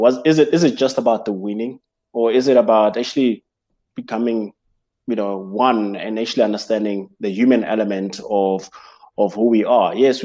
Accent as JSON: {"language": "English", "country": "South Africa", "said": "we've gone through certain phases as a team, as South African, cricketing family or system"}